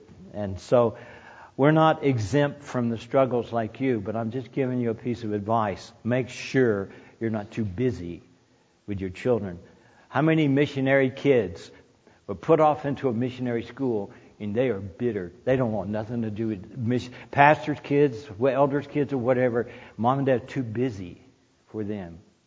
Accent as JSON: {"language": "English", "region": "the South", "country": "United States", "tie": "born or raised there", "said": "I grew up in the South. Education is a big deal down there to go get you a degree in all this stuff."}